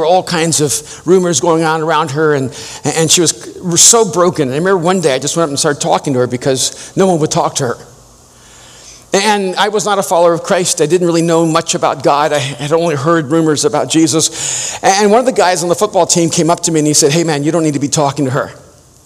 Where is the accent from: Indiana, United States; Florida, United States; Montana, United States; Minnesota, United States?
Florida, United States; Miami; I have a friend named Mariano who, when we grew up in Miami, he was from Cuba.